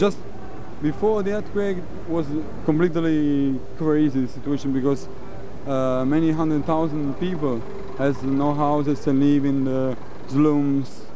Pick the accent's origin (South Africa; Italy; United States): Italy; Naples, Campania; English is a second language; In Napoli, I came from Napoli